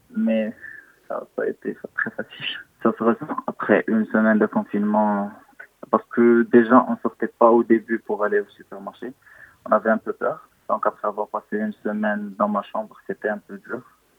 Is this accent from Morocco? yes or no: yes; Morocco; je suis marocain et j'ai 23 ans.